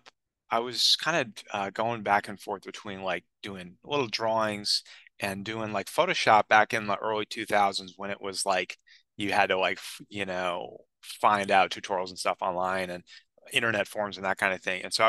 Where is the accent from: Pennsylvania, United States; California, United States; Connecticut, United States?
Connecticut, United States; Danbury; also born or lived in Massachusetts; I grew up in New England. I was born in like Danbury, Connecticut, about an hour outside of New York City, and grew up there and in Massachusetts in the suburbs of Boston, about half and half growing up.